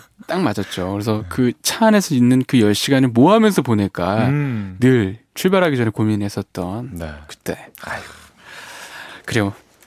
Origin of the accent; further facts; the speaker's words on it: Jindo, South Jeolla, South Korea; 저 같은 경우는요. 어렸을 때 고향이 전라남도 진도였기 때문에 가족들이 같이 모여서 차를 타고 이동을 했었어요.